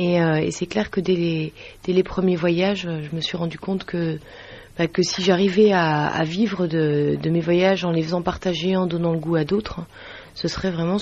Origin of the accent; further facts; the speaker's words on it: Lille, Hauts-de-France, France; Je suis lilloise, oui. Je suis née à Lille et j'ai fait toutes mes études jusqu'à mes 20 ans.